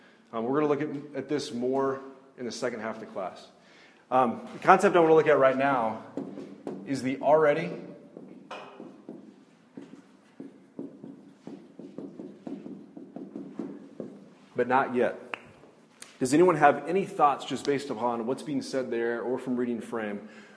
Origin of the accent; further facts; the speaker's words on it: Indiana, United States; So I grew up in Indiana.